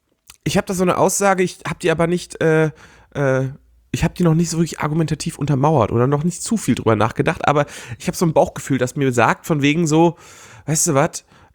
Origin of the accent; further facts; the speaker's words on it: Hamburg, Germany; Ich komme aus Hamburg, da heißt das Budni.